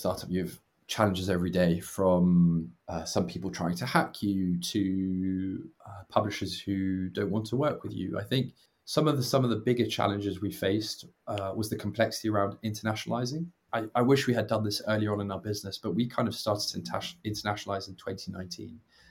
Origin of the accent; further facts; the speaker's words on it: Belgium; also born or lived in Italy / United Kingdom; So I'm from Belgium originally. Moved around quite a lot when I was a kid. Did my undergrad in Italy and then I did my postgrad in the UK.